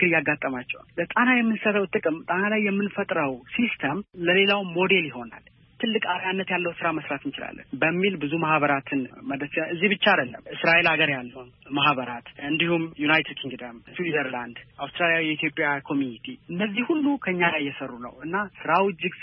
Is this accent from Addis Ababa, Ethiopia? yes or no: no; Bahir Dar, Amhara, Ethiopia; ተወልጄ ያደኩት ባህር ዳር ከተማ ነው። ሁለተኛ ደረጃ ትምህርቴን ጣና ሐይቅ ትምህርት ቤት፣